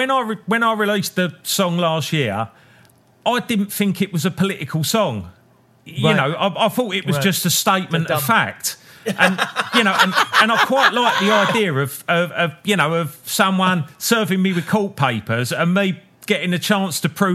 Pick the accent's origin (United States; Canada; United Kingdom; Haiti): United Kingdom; there's something in us as British blokes that will argue that fucking point that we were right